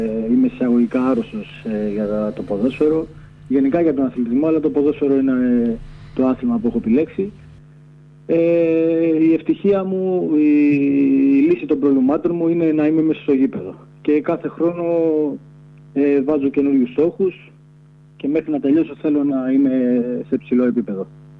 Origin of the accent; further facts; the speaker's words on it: Piraeus, Attica, Greece; Πήγα Πάμισο Καλαμάτας, πήγα στη Θήβα, Τριγλία Ραφίνας και μετά επίστρεψα στον Πειραιά σε ηλικία 33 χρονών γιατί ήθελα να τελειώσω στα μέρη μου.